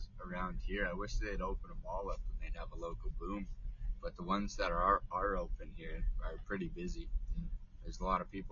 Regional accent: Alberta, Canada; I'm not sure about the different police officers running around here. I'm from Alberta

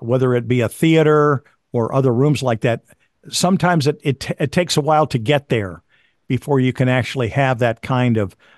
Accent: Buffalo, New York, United States; Maybe Northern California, but I grew up in Buffalo, New York. So we know cold up there, just like you did in Chicago.

